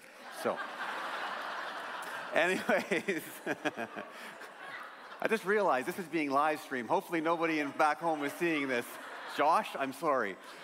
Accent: British Columbia, Canada; now in Abbotsford, Canada; I'm from North Central BC where, 40 below, 30 below all the time.

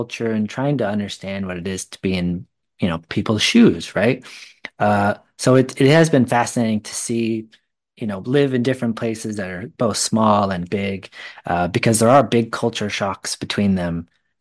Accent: Oregon, United States; moved away as an adult; also born or lived in Los Angeles / Las Vegas / New York City; now in London, United Kingdom; I mean, I'm originally from the Northwest US. So I grew up in Oregon and kind of in smaller areas, so outside of giant metropolitan cities.

